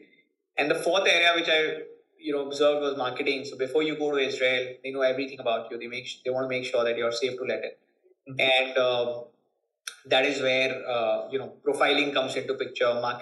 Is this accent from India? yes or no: yes; Kolkata, West Bengal, India; I'm born and brought up in Calcutta.